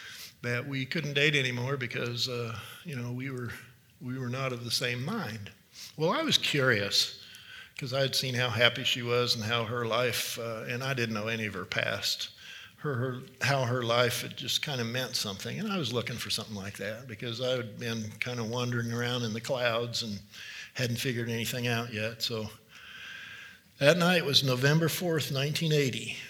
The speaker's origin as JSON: {"language": "English", "town": "Winfield", "region": "Kansas", "country": "United States", "tie": "born or raised there", "said": "I was born and raised in Winfield, Kansas. Back in the old days, which was, it wasn't quite a farming community, but my family was from farming communities around central Kansas."}